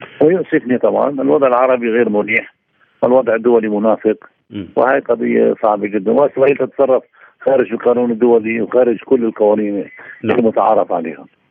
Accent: Palestine; يعني نحن كفلسطينيين أصبحنا نعرف ما يجري

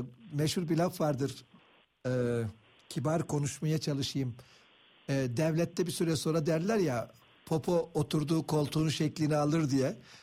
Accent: Antalya, Turkey; Hocam ben yani, Antalyalıyım.

